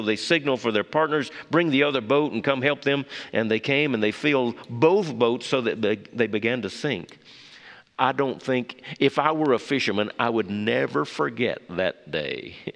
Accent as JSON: {"language": "English", "region": "Mississippi", "country": "United States", "tie": "born or raised there", "said": "Yes, I grew up in Mississippi in a small church with 100 or so in Sunday school was a good day."}